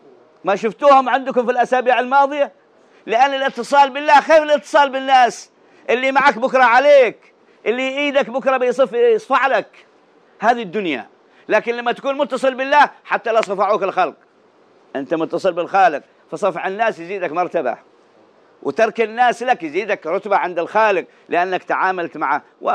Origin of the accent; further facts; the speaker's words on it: Hadramaut, Yemen; قالوا عندنا في حضرموت سنة من السنين